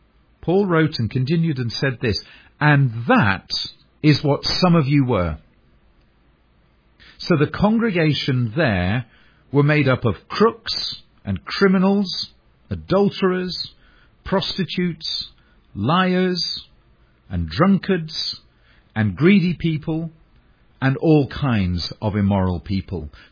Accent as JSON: {"language": "English", "region": "England", "country": "United Kingdom", "said": "Now, I'm from England, and you don't need me to tell you that that is terrible grammar."}